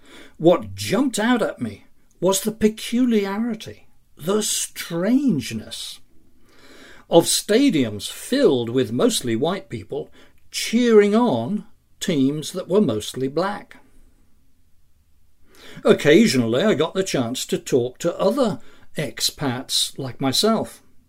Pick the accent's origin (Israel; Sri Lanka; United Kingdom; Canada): United Kingdom; England; moved away as an adult; now in United States; But I grew up elsewhere, in a monoracial country. England had few blacks, in just a few areas, until I was well into my teens. I came here as an adult, 28 years old